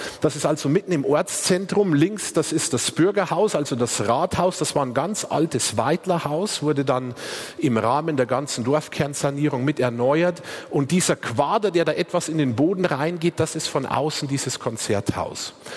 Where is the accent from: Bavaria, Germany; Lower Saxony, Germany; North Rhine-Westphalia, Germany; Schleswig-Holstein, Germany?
Bavaria, Germany; Bleibach; weil das ist in einem kleinen Dorf im Bayerischen Wald, Bleibach, wo ich herkomme